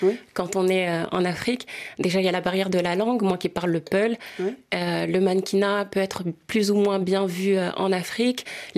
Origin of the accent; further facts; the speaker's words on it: Mantes-la-Jolie, Île-de-France, France; also born or lived in Dakar, Senegal; j'ai passé 7 ans à Dakar et pour les personnes qui me suivent depuis le départ, ils savent tous que moi, je suis originaire de Mantes-la-Jolie, que je suis née et que j'ai grandi en France.